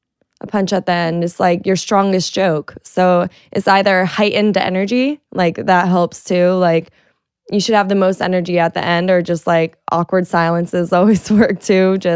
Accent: Florida, United States; I know. And I'm from Florida. So the Keys got hit really bad also.

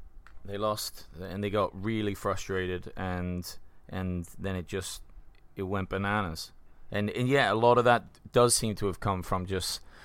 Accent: England, United Kingdom; we're from England, so we have multiple parties.

